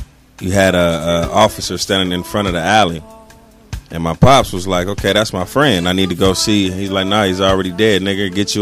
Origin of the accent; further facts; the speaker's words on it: California, United States; born there; I was born in California.